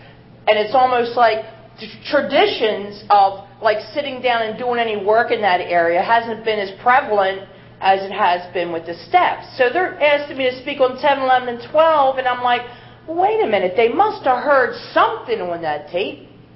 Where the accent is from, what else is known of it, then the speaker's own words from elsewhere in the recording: Baltimore, Maryland, United States; And I'm from Baltimore, Maryland.